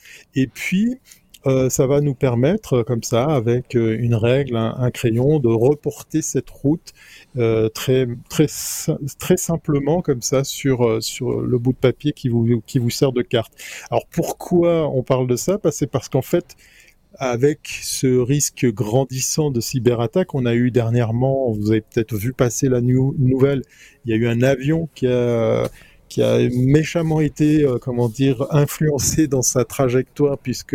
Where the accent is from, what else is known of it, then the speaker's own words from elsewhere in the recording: Switzerland; je suis neutre, je suis suisse, donc...